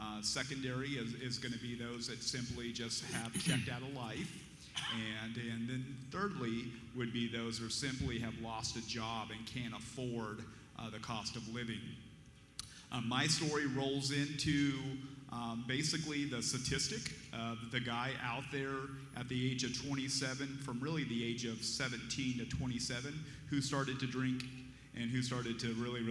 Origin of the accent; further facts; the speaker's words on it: Modesto, California, United States; even though I was born and raised in Modesto.